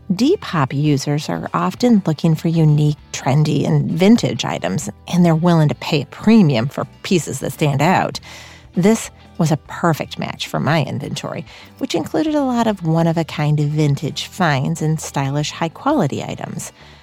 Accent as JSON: {"language": "English", "region": "New York", "country": "United States", "said": "from New York."}